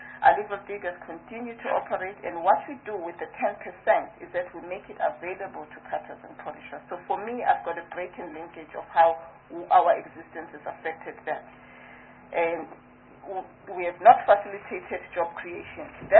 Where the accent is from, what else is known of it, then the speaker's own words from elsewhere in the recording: South Africa; as a South African